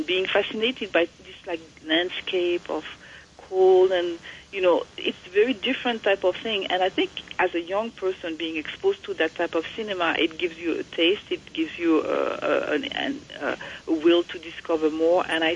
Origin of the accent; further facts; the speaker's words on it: France; growing up in France. You know, France is I was born in France. My father is from Mali.